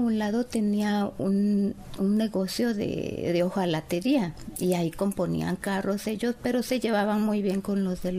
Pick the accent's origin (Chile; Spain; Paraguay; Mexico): Mexico; Tabasco; En Tabasco. Yo soy tabasqueña.